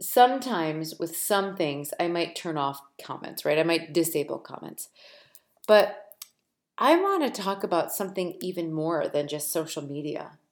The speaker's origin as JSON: {"language": "English", "region": "Midwest", "country": "United States", "said": "I am a middle child. I'm a Midwesterner."}